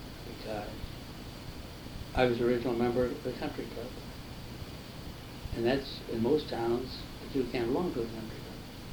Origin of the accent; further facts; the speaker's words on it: Marinette, Wisconsin, United States; born there; I was born in Marinette, Wisconsin in 1904.